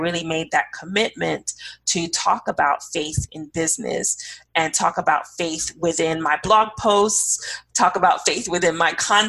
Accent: London, United Kingdom; I fall in the category of growing up in the faith. I grew up in London, England

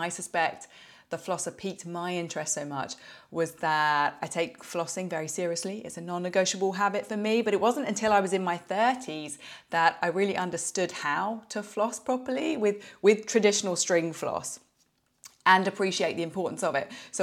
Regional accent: United Kingdom; now in San Francisco Bay Area, United States; I'm also a British toddler mum living in the San Francisco Bay Area.

